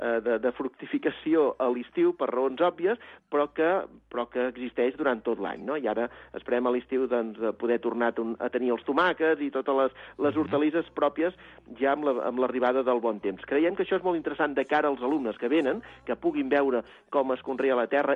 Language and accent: Catalan; Catalonia, Spain